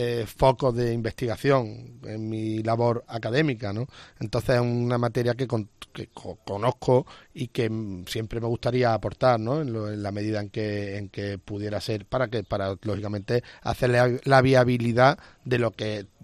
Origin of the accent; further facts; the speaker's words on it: Córdoba, Andalusia, Spain; sino como orgullo como cordobés